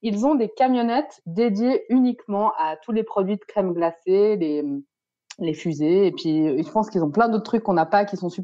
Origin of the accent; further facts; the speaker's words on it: Switzerland; Alors, chez nous, en Suisse, c'est pas vraiment un truc qui existe.